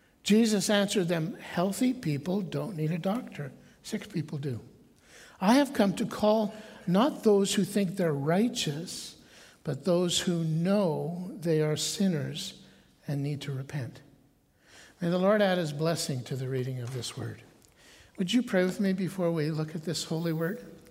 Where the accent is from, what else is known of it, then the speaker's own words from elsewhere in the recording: Olds, Alberta, Canada; born there; now in Ponoka, Canada; I was born in Olds. My father is a Baptist pastor, or was.